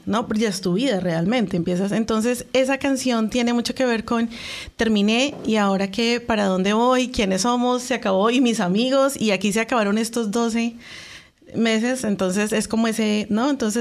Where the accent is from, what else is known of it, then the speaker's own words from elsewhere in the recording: Colombia; yo soy colombiana, vea, colombianísima. O sea, yo de verdad soy muy orgullosa de ser colombiana, de ser latina